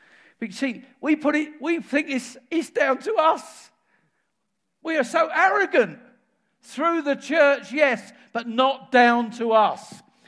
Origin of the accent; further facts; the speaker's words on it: England, United Kingdom; I said, well, being an Englishman, you would expect me to.